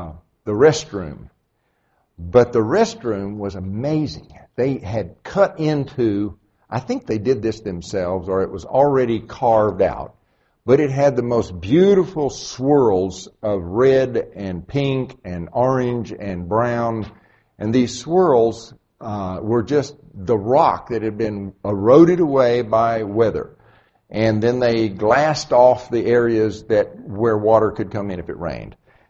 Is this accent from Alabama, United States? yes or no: no; Texas, United States; I should know that. I'm from Texas, right?